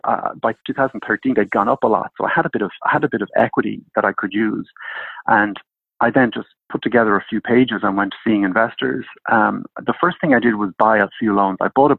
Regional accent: Ireland; but in Europe, I'm actually from Ireland.

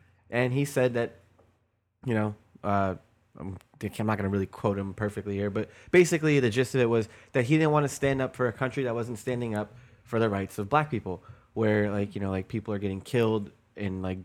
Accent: Virginia, United States; as you guys know and most of our listeners know, I grew up in Virginia.

